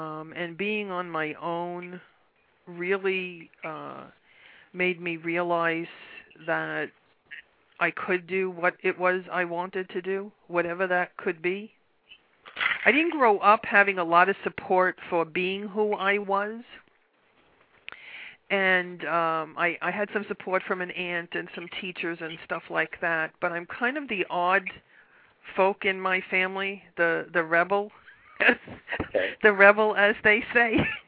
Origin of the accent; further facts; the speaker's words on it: New York City, New York, United States; I grew up in Brooklyn, New York, in a neighborhood that's called Bensonhurst. That's the neighborhood. I was the oldest of five